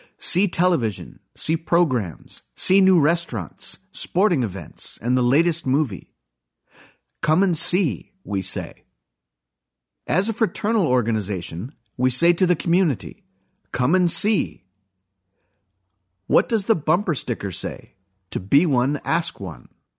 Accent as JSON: {"language": "English", "town": "Charleston", "region": "South Carolina", "country": "United States", "said": "I'm from Charleston, South Carolina. In Charleston, we have a working lighthouse on Sullivan's Island."}